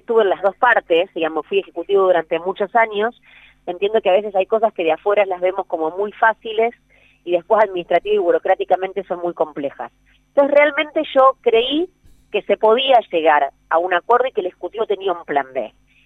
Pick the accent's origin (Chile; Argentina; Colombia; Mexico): Argentina; Igual la sociedad argentina tiene un problema, y eso lo digo como argentina, ¿no?